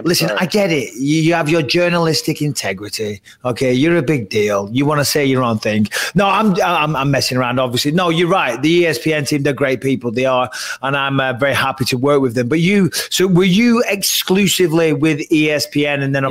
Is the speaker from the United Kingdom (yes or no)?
yes; England, United Kingdom; also born or lived in Cyprus; now in United States; My mother's Irish. I was raised in England. I live in America. I was born in Cyprus.